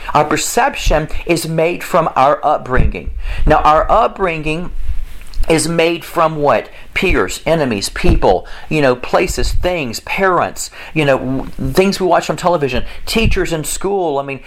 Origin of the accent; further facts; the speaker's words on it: United States; Yeah, I'm for covering yourself, because I'm American.